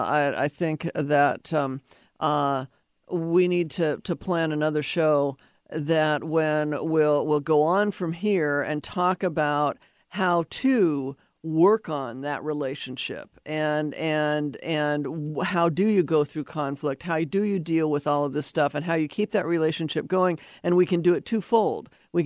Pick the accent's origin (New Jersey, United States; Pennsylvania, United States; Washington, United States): Washington, United States; Seattle; I grew up in Laurel Hurst.